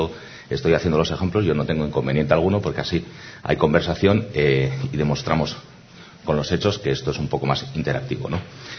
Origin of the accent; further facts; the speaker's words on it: San Sebastián, Basque Country, Spain; now in Granada, Spain; soy de Donosti, pero llevo 25 años trabajando en Vocento y trabajo desde hace 2 décadas en Granada en el Diario Ideal.